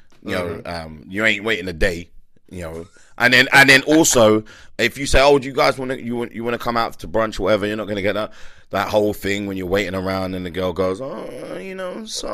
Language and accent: English; Miami, Florida, United States; Miami is my Monaco. This is my hometown.